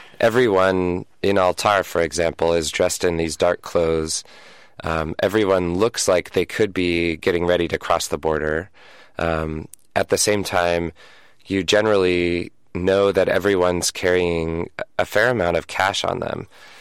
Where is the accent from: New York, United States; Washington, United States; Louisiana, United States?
Washington, United States; I grew up in Washington State with a lot of trees.